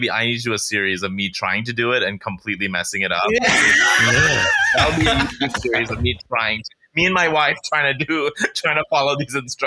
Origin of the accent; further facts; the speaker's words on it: Calgary, Alberta, Canada; also born or lived in Toronto; I was raised in I was born in Toronto, raised in Calgary.